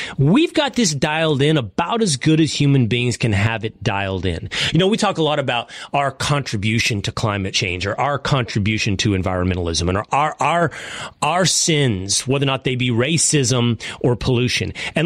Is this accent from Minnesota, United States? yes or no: no; Texas, United States; And I'm from Texas and it's hot.